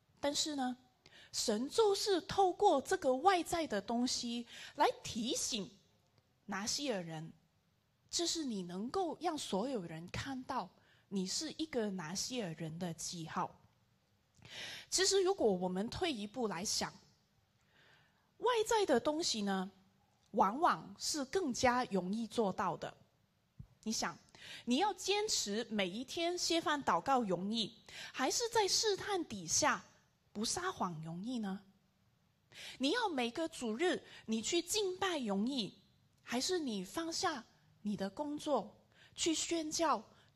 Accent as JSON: {"language": "Chinese", "country": "Hong Kong", "moved": "yes", "said": "我是从香港来的，然后呢有一次我就从就是回去香港探亲啊"}